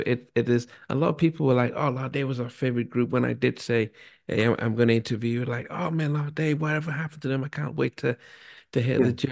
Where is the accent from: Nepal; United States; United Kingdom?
United Kingdom; England; also born or lived in Nigeria; I grew up in England as a kid, then moved to Nigeria to go to high school